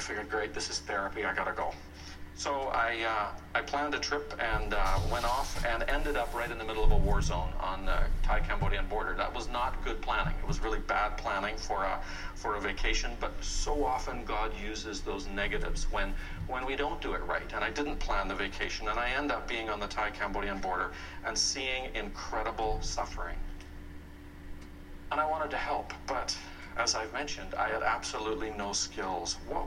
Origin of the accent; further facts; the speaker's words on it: Northern Ireland, United Kingdom; I'm a kid growing up in Northern Ireland.